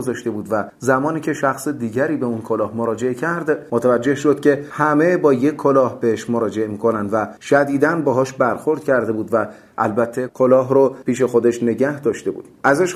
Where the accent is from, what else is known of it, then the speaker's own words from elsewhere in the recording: Kashan, Isfahan, Iran; born there; متولد شهر شعر و کاشین، شهر طبیعت جذاب و اماکن تاریخی. من در سال 1327 در کاشان متولد شدم.